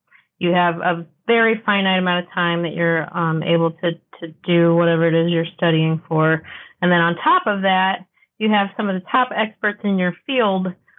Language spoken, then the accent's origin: English; St. Louis, Missouri, United States; I hail from the United States. I'm out of St. Louis, Missouri. It's right smack in the middle of the country.